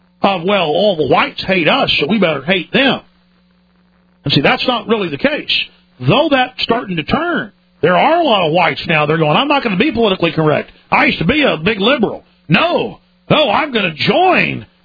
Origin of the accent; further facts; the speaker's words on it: Dallas, Texas, United States; I never heard that stuff growing up in Dallas with all the whites I knew and all my white friends.